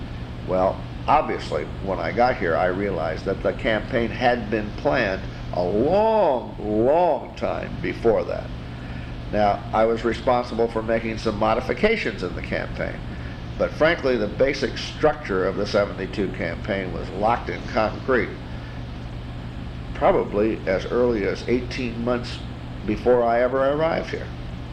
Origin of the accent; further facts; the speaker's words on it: Monroe, Michigan, United States; Monroe, Michigan. My parents still live there.